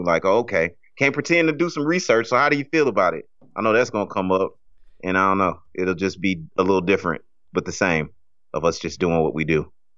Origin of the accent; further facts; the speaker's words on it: Las Vegas, Nevada, United States; I'm from Las Vegas.